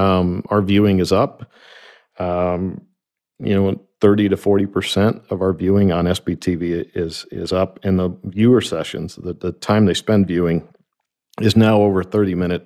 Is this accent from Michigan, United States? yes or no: yes; Grand Rapids, Michigan, United States; I'm from Grand Rapids, Michigan, so we're all from somewhere.